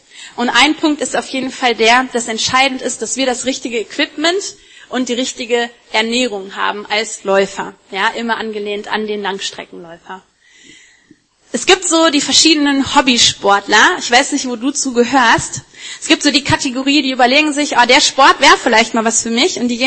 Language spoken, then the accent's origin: German; Wuppertal, North Rhine-Westphalia, Germany; ich meine, wir kommen aus Wuppertal